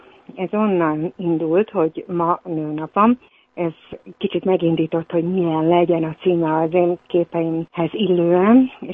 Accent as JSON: {"language": "Hungarian", "region": "Budapest", "country": "Hungary", "tie": "born there", "said": "meg a mi házunkat, mondom, ahol én születtem"}